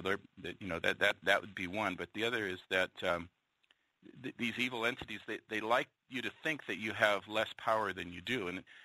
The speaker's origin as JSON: {"language": "English", "town": "Seattle", "region": "Washington", "country": "United States", "tie": "born or raised there", "said": "I grew up in Seattle, and where I lived in kind of the suburbs north of Seattle."}